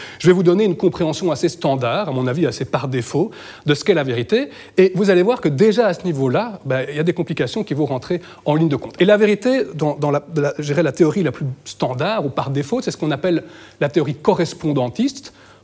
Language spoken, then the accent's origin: French; Charleroi, Wallonia, Belgium; je me permets cette blague, parce que je suis Carolo